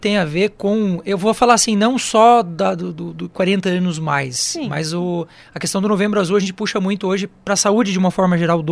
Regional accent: Santa Catarina, Brazil; now in Paraná, Brazil; eu sou de Santa Catarina, moro aqui, sou paranaense de coração

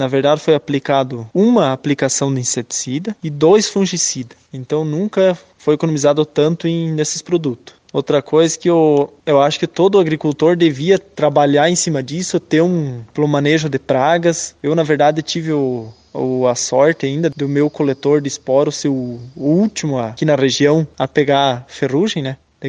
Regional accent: Laranjeiras do Sul, Paraná, Brazil; sou de Laranjeiras do Sul.

